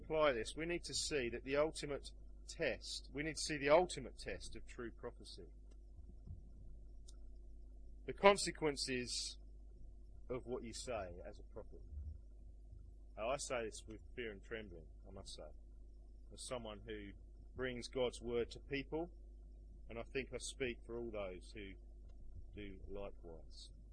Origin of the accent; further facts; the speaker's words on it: London, United Kingdom; I come from London.